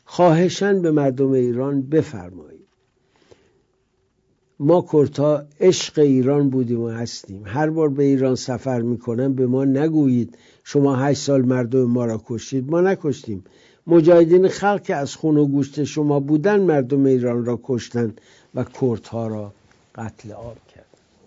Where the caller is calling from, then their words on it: Erbil, Kurdistan Region, Iraq; من کرد هستم، از پایتخت اقلیم کردستان تماس میگیرم، یعنی از شهر اربیل.